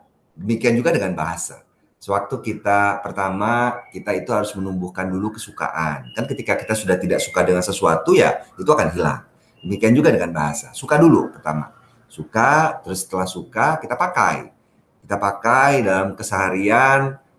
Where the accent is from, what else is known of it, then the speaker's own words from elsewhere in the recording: Jakarta, Indonesia; born there; first language Minangkabau; Saya lahir dengan bahasa Minang. Walaupun saya lahir di Jakarta, tapi orang tua saya dua-duanya Minang. Dan di rumah, beliau berdua itu sering bercakap-cakap dalam bahasa Minang.